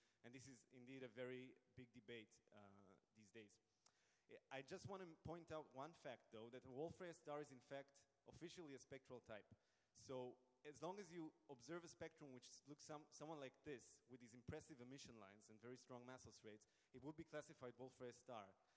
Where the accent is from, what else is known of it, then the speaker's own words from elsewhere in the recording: Israel; now in Potsdam, Germany; I'm originally from Israel, hence the name, but I am doing my PhD in the University of Potsdam, Germany